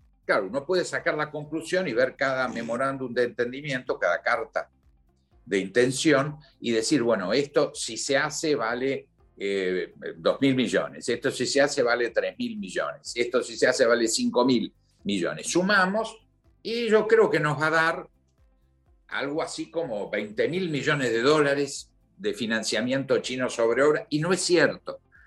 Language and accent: Spanish; Argentina; Yo soy un argentino.